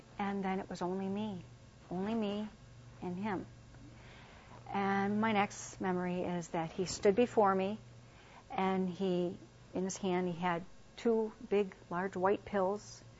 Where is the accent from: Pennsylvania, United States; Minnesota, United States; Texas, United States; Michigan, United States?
Michigan, United States; Dearborn; I came from Dearborn, Michigan.